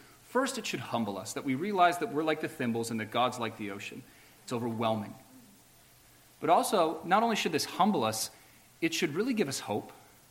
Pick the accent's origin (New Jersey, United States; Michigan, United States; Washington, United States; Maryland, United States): Maryland, United States; I'm from Maryland, and where I come from, ants are not a big deal.